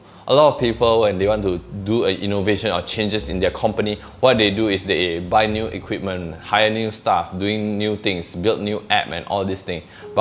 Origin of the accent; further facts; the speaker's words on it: Indonesia; English is a second language; So I'm from Indonesia, so we start reaching out to influencers in Indonesia and join our community in Kingsmaker.